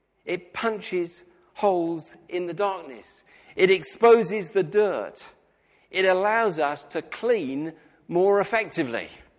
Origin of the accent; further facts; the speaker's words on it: United Kingdom; Now, I know that we are British, but in some churches, if the preacher stands up and says that, he gets a response.